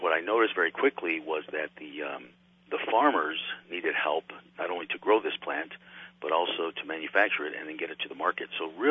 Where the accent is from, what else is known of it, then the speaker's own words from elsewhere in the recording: Santa Fe, New Mexico, United States; My wife's from Albuquerque, I'm from Santa Fe, and we have twin boys, and we decided to move back to New Mexico.